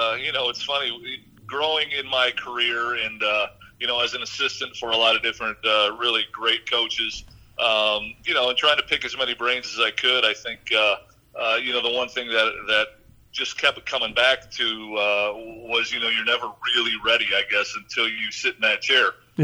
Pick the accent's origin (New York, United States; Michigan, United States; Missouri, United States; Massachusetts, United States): Michigan, United States; Lansing; I grew up in Lansing. I went to Lansing Everett High School, and I grew up in a passionate Michigan State family, I guess.